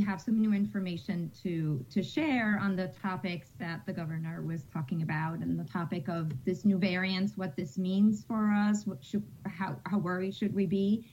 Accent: Puerto Rico; now in Connecticut, United States; I'm originally from Puerto Rico, but I've been living in Connecticut for close to 27 years.

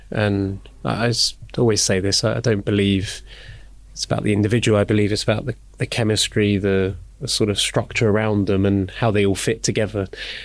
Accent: East of England, United Kingdom; I'm from Norfolk, not from Yorkshire

